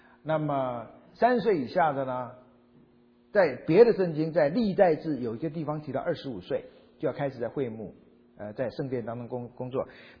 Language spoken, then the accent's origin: Chinese; Fujian, China; 那毕竟刚从我的家乡福建回来吧